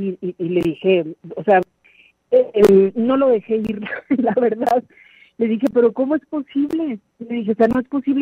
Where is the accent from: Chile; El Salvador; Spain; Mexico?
Mexico; somos muchos los mexicanos que hemos crecido con sus canciones